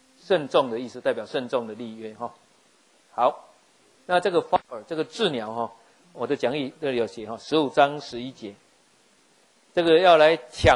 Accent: Taiwan; 很多我们台湾人一样拜拜都要杀三牲嘛

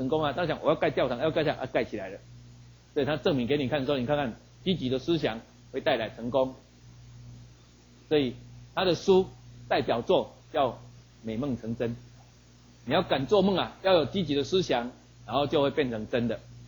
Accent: Taiwan; 我们台湾人，我们台湾人在过年的时候，在求福的时候

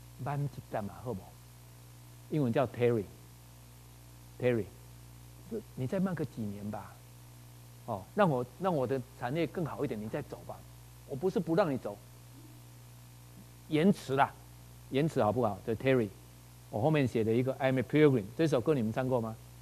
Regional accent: Taiwan; 我们台湾人就是这样，我们派的神明就希望是这样嘛。

